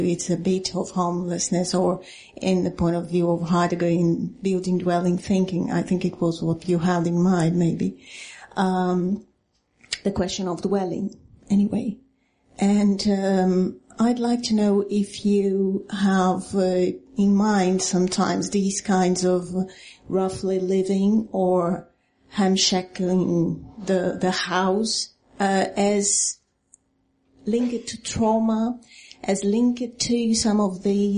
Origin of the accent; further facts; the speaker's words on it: Brazil; I'm from Brazil, in some favelas you really have an army inside the favela